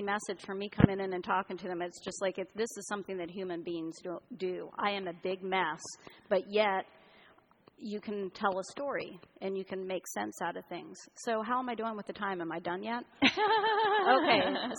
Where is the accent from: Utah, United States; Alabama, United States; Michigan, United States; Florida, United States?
Florida, United States; now in Minneapolis, United States; I grew up in Central Florida. I moved from Central Florida to Minneapolis, Minnesota. And I got a job in a book warehouse.